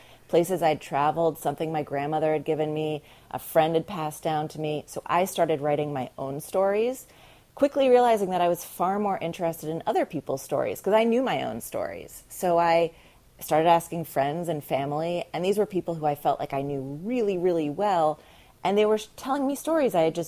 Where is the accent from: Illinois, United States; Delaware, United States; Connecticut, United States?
Delaware, United States; I grew up in Delaware, and I would take ice skating lessons in Delaware